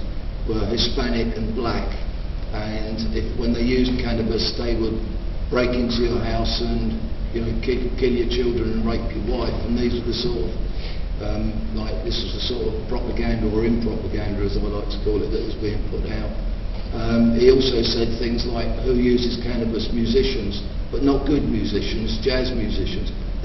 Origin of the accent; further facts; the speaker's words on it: London, United Kingdom; born there; now in Worthing, United Kingdom; I'm 60 years old. I was born in London. I've lived in Worthing for the last 30 years